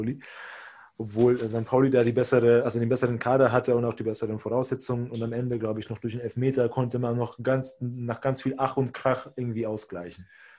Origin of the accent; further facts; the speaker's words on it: Hungary; now in Germany; ich bin in Ungarn geboren, in Ungarn aufgewachsen und auch schon da in der Heimatstadt, in der ich geboren bin